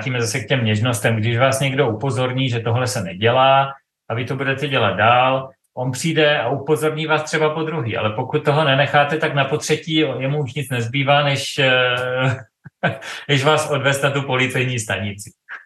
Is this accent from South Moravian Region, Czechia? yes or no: yes; South Moravian Region, Czechia; now in Dubai, United Arab Emirates; tak my jsme z Jižní Moravy, že jo? My nějaký to deci vínka si nalijeme rádi a tady v Dubaji s tím není problém.